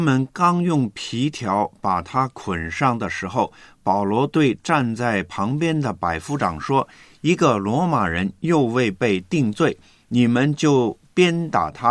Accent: China; 我是中国人咯

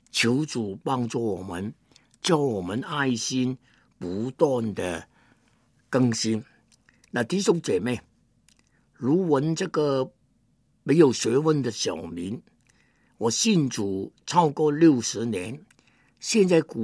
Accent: China; 作为一个中国人，活在中国当中

